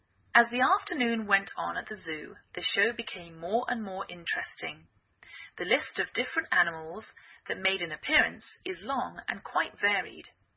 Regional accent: England, United Kingdom; now in United States

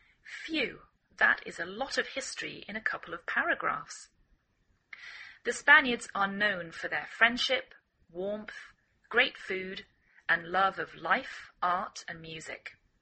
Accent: England, United Kingdom; now in United States

